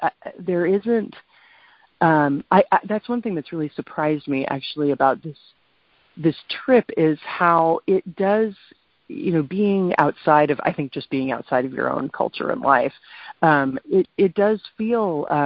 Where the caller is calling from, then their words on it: Seattle, Washington, United States; I'm normally calling from Seattle, but I'm now calling from New Zealand.